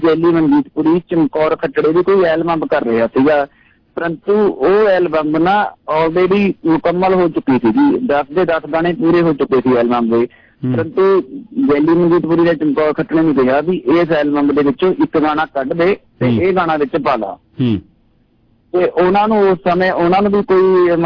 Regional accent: Rurki Zira, Punjab, India; ਰੁੜਕੀ ਜੀਰਾ ਪਿੰਡ ਦਾ ਨਾ ਇੱਕ ਗੀਤਕਾਰ ਪਹਿਲਾਂ ਵੀ ਸੀ ਰਵਿੰਦਰ ਰੁੜਕੀ ਜੀਰਾ

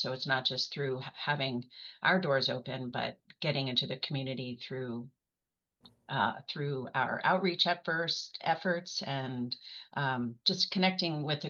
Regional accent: New Jersey, United States; also born or lived in Colorado / New York; now in Seaside, United States; I moved from Colorado most recently. I was in Colorado for about 28 years, and before that I was New York, New Jersey. I'm a Jersey girl.

